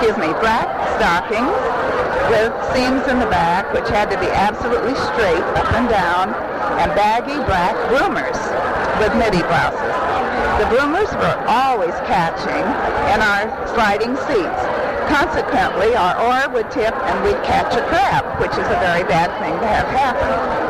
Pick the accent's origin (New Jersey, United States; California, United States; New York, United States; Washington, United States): California, United States; San Diego; born there; I was born February 7, 1908, and I was born in San Diego